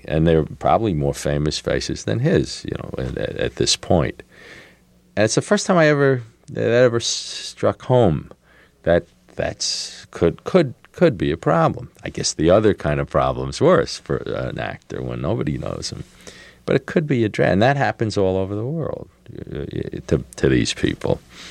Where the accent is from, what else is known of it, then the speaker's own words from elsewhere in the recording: United States; Well, my parents were born in Hungary, Romania. But they don't really want to know. I'm an American, you know, a third-generation American. All right, I'm Jewish.